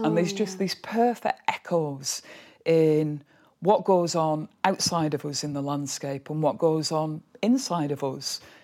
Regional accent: Burnley, North West England, United Kingdom; also born or lived in Liverpool; I grew up in Burnley and I lived in Liverpool for 10 years, and then I moved to the Calder Valley, which was always a place that I loved to visit when I was growing up in Burnley.

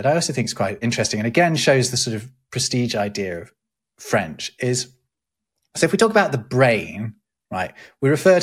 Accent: Derby, East Midlands, United Kingdom; my hometown, Derby, we're not fancy people in Derby.

